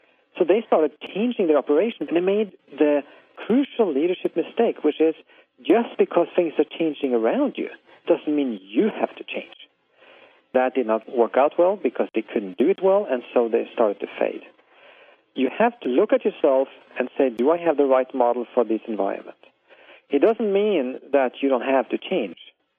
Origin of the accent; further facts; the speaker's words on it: Norway; Of course, when I grew up in Norway, we knew about